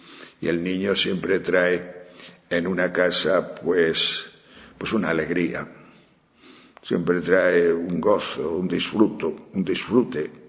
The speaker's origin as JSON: {"language": "Spanish", "region": "Castile and León", "country": "Spain", "tie": "born or raised there", "also_born_or_lived": "Germany", "said": "Y las Navidades para mí eran guapísimas, eran chulas en mi pueblo, aquellos villancicos, el frío, la nieve que solía ver. Estoy hablando de las montañas de León."}